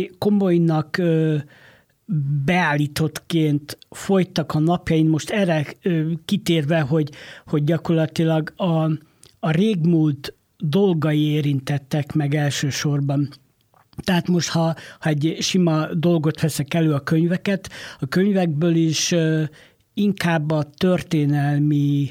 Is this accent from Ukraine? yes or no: no; Mór, Fejér, Hungary; nem tagadhatjuk el, hogy Morról jöttem, ahol nagyon szép és frizzamatú borok lelhetők fel